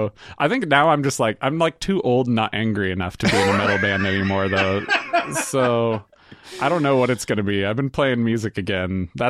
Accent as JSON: {"language": "English", "country": "United States", "tie": "born or raised there", "said": "since I was raised a man in America"}